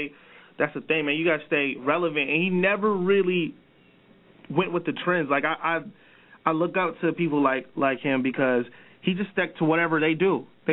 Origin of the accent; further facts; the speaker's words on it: New Mexico, United States; man, I'm from New Mexico, and, like, we either bump South music, we was bumping South music or West Coast music